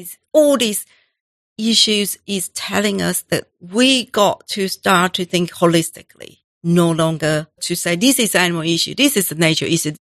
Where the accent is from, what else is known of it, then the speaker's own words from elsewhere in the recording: Taiwan; I grew up in Taiwan. When I grew up, I never had pets.